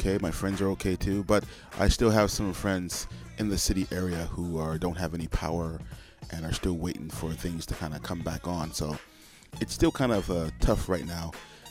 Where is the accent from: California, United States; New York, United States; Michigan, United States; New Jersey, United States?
New York, United States; New York City; as many people may know, I am from New York City.